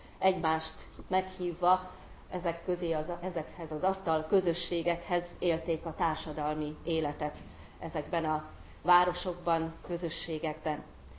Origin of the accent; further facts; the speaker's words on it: Kőszeg, Vas, Hungary; Kőszegen nevelkedtem